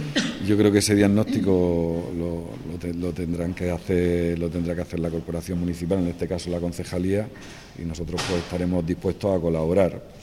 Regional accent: Cartagena, Region of Murcia, Spain; born there; Estoy aquí por una cuestión de orígenes. Yo nací aquí en Cartagena y vivo aquí en Cartagena

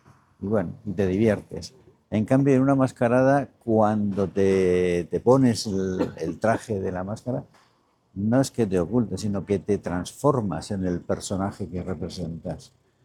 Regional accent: Cartagena, Region of Murcia, Spain; now in Salamanca, Spain; Yo no resido, soy cartagenero, pero no resido en Cartagena. Llevo casi 40 años viviendo en Salamanca, aunque no me olvido de la tierra, eso está claro.

